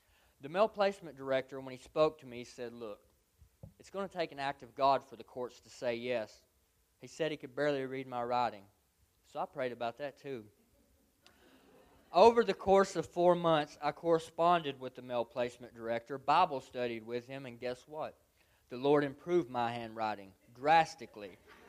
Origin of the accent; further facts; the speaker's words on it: Sparta, Tennessee, United States; I'm 33 years old. I grew up in Sparta, Tennessee, to a loving middle-class home with two brothers and three sisters.